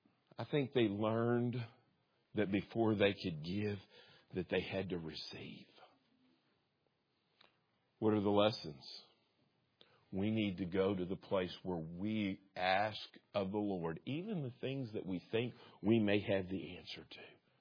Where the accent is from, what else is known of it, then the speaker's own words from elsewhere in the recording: Kentucky, United States; A china cabinet, that's what it is. I'm from Kentucky, okay?